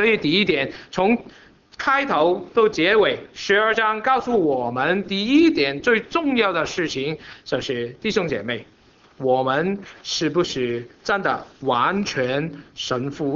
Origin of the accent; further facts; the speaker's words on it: China; 所以我们中国人有一个曾经这样的成语故事